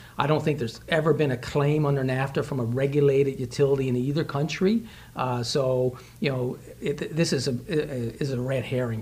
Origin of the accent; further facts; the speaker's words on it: Canada; as a Canadian